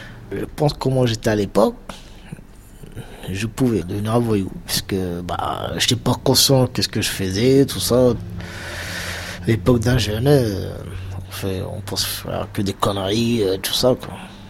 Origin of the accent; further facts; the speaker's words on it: Île-de-France, France; j'ai 31 ans. Mon enfance, j'étais dans les Yvelines. Moi, j'habitais dans une résidence.